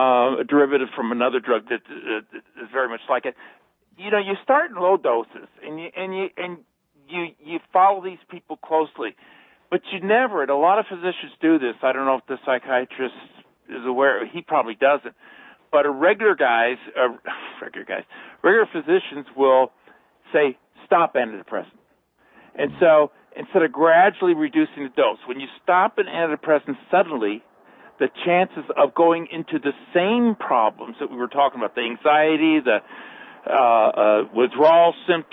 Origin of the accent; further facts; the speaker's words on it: California, United States; I'm from California, but that's okay.